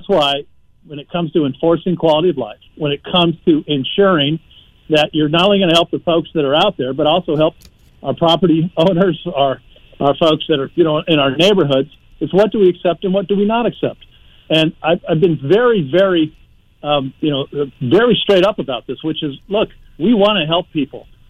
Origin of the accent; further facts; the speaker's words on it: Oxnard, California, United States; they were involved in my hometown, which is in Oxnard, California.